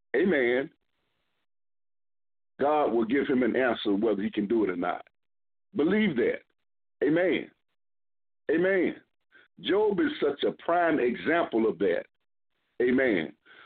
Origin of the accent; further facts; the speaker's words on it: Florida, United States; I'm from Florida, too, like the pastor, and that's where most of my family is.